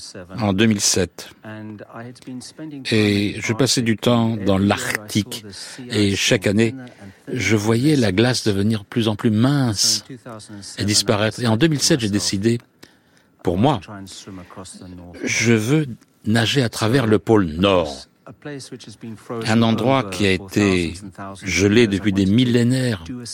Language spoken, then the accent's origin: French; South Africa; J'ai grandi dans l'Afrique du Sud de l'apartheid.